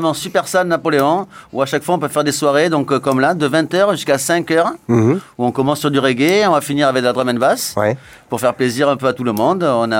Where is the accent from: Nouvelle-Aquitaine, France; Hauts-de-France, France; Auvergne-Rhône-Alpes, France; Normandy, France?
Nouvelle-Aquitaine, France; comme nous, on est des Landes ou du Basque, on a choisi un nom basque.